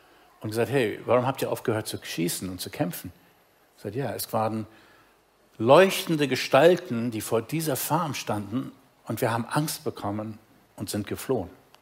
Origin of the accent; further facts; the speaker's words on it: South Africa; Ich bin ja in Südafrika aufgewachsen